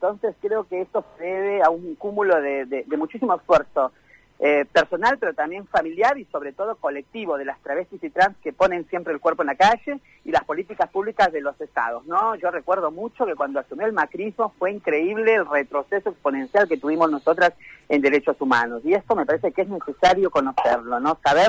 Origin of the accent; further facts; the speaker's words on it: Trujillo, La Libertad, Peru; born there; moved away; Yo nací en Perú, en Trujillo, soy hija de padres trabajadores